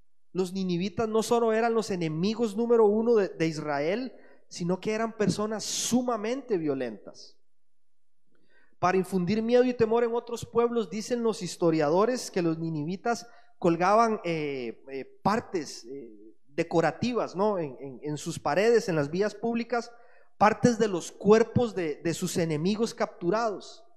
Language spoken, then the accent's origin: Spanish; Costa Rica; Hace 4 años, por ejemplo, en Costa Rica, en mi país